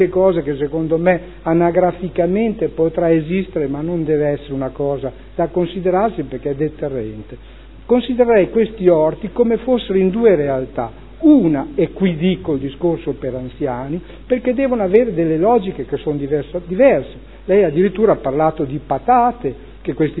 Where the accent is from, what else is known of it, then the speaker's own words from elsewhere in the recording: Modena, Emilia-Romagna, Italy; questo aspetto bucolico che abbiamo come modenese con gli orti.